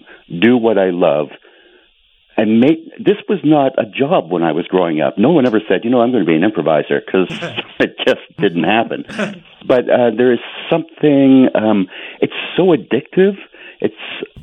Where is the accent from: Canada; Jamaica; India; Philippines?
Canada; That was the show that inspired me in comedy and inspired me as a Canadian.